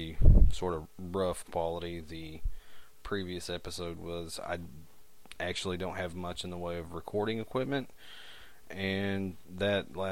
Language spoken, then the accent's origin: English; United States; accent: hillbilly; between the janky microphone and my terrible hillbilly accent, you can understand most of what I'm saying